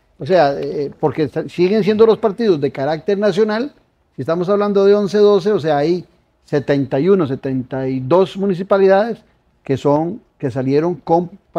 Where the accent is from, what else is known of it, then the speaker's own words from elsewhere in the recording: Ciudad Neily, Puntarenas, Costa Rica; tengo que ir hasta mi pueblo natal, a la escuela del centro, para ir a votar a Ciudad Neily.